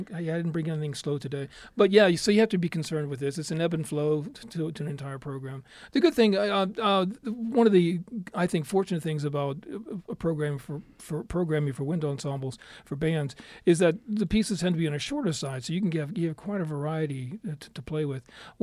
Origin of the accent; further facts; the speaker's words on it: Pittsburgh, Pennsylvania, United States; I'm from Pittsburgh.